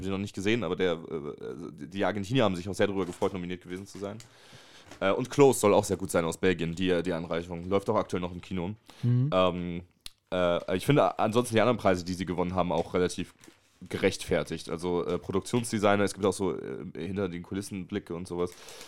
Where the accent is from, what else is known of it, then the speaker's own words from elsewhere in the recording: Wolfsburg, Lower Saxony, Germany; born there; gebürtig bin ich aus Wolfsburg, aber ich komme jetzt gerade aus Frankfurt, ne?